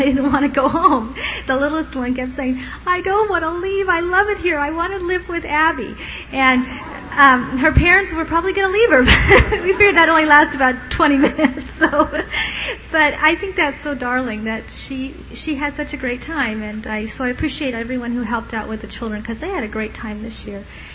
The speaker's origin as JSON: {"language": "English", "town": "Sacramento", "region": "California", "country": "United States", "said": "from Sacramento"}